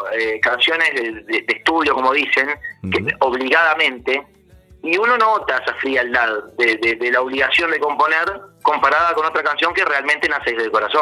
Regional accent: Uruguay; now in Carballo, Spain; Viste que digo aquí porque acá soy uruguayo y estoy acostumbrándome a decir aquí también.

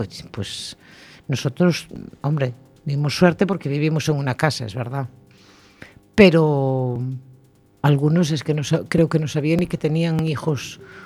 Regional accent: Arteixo, Galicia, Spain; Y además una cosa, que somos de Arteixo los dos.

